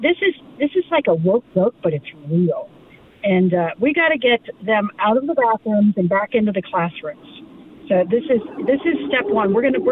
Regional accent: Williamsburg, Virginia, United States; also born or lived in Wisconsin; And I was born in Wisconsin, raised in Williamsburg, Virginia, the colonial capital, pre-revolutionary capital.

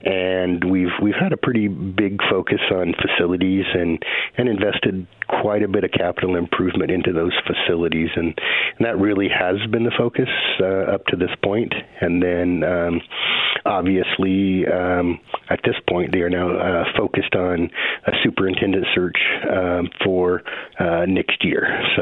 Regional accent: Glendale, Oregon, United States; I grew up in Glendale and then went to high school in Riddle. And so, yes, close ties to this county.

